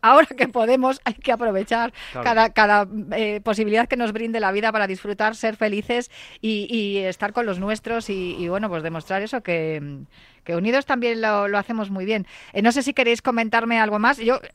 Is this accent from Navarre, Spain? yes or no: no; Madrid, Community of Madrid, Spain; ciudad tan bonita, tan acogedora, tan bien organizados que somos los madrileños, fíjate.